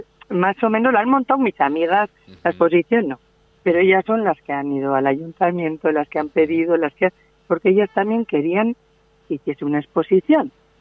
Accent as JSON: {"language": "Spanish", "town": "Espinal", "region": "Navarre", "country": "Spain", "said": "a mí me gusta mucho todo lo que tiene que ver con mi tierra, ¿no? Uh-huh. Con Espinal, Navarra, País Vasco, todo"}